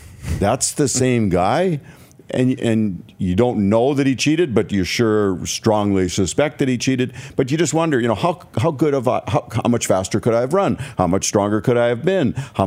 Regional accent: Canada; As a Canadian.

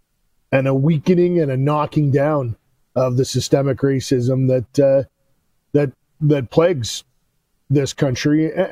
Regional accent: Canada; now in United States; I live in the United States. I am Canadian.

